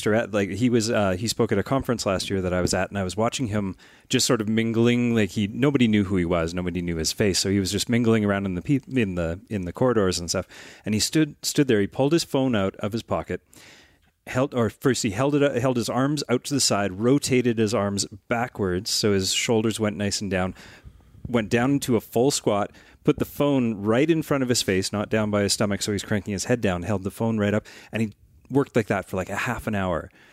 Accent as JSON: {"language": "English", "country": "Canada", "said": "I'm Canadian."}